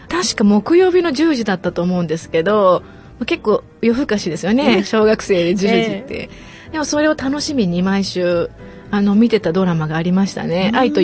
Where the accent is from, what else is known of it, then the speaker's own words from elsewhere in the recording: Higashiura, Aichi, Japan; 愛知県の東浦町ってところになります。